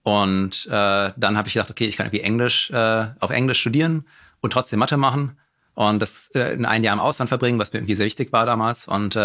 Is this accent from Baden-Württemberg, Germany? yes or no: yes; Heidelberg, Baden-Württemberg, Germany; Ich komme aus Heidelberg.